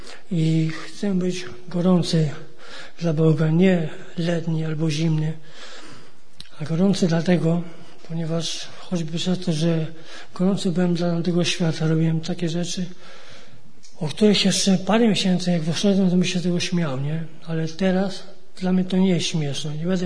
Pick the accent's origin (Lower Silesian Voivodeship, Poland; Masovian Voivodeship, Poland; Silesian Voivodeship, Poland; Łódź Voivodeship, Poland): Masovian Voivodeship, Poland; Marki; mam 29 lat, pochodzę z Warszawy, a dokładnie z podwarszawskich Marek.